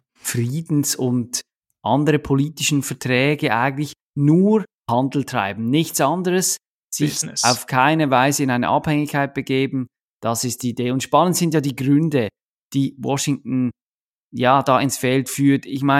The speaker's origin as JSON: {"language": "German", "country": "Switzerland", "said": "kennen wir als Schweizer"}